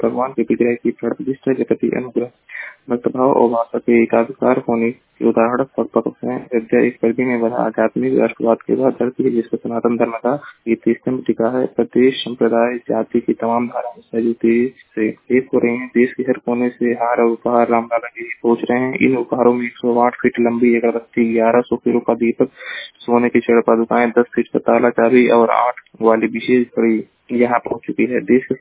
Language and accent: Hindi; Maharajganj, Uttar Pradesh, India; मैं जिला महाराजगंज का निवासी हूँ।